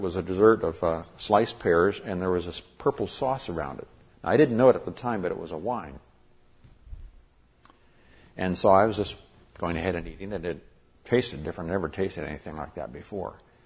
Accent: Nigeria; when I was raised in Nigeria, that was something that was endemic in the culture there.

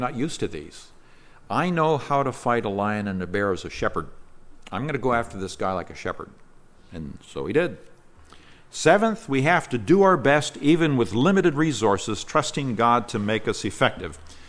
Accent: Nigeria; I grew up in Nigeria, West Africa. We didn't have bears out there, but we had lions.

